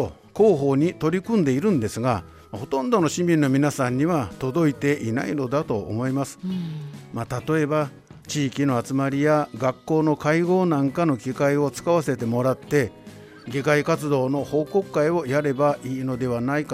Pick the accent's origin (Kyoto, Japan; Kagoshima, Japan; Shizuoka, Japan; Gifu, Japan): Kyoto, Japan; Maizuru; 実は生まれも育ちも舞鶴なんです。よく九州ですかと言われます、まあ、確かに父は鹿児島出身です。